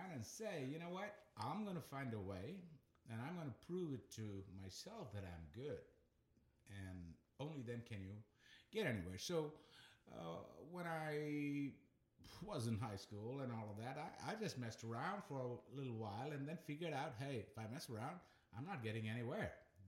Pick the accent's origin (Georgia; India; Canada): India; as a child growing up in India